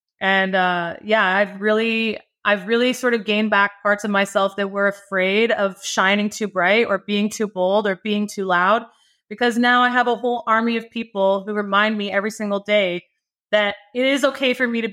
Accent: West Coast, Canada; I'm from the West Coast. I'm Canadian.

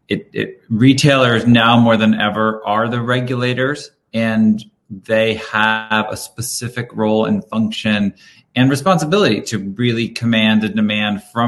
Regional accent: New York, United States; also born or lived in Connecticut; And at an early age, growing up on the East Coast, specifically in New York and Connecticut, with a family of four boys and a small home

